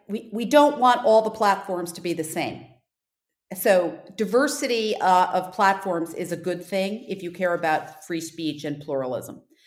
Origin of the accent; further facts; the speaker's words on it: United States; I have always considered myself more of a free expression purist, you know, not only as an American